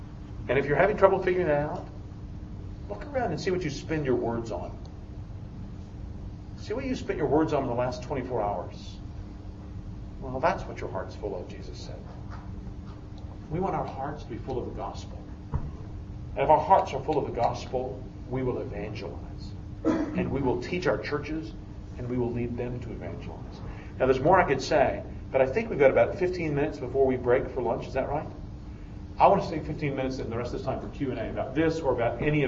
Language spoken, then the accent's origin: English; the South, United States; I grew up in the South, and so when I came to Christ, I was sent across town to knock on doors and tell people the gospel.